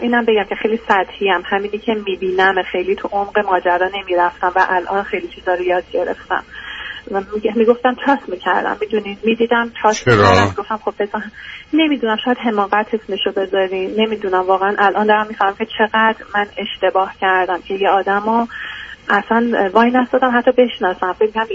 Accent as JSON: {"language": "Persian", "country": "Iran", "moved": "as an adult", "said": "تو ایران انجینیرینگ خونده بودم و بعدش هم سر کار میرفتم، تا اینکه بعد اپلای کردم اومدم از ایران بیرون و اومدم اینجا و میشه گفت که نیوکامر بودم."}